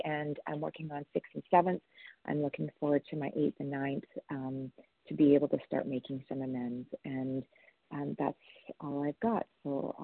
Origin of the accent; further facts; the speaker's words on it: Alberta, Canada; now in Ontario, Canada; I'm from Alberta, Canada, currently in Ontario.